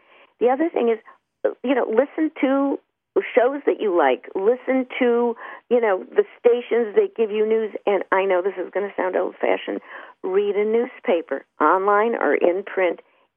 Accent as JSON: {"language": "English", "town": "Chicago", "region": "Illinois", "country": "United States", "tie": "born or raised there", "said": "Well, you know, I grew up in Chicago, and our first question is, where did you eat pizza?"}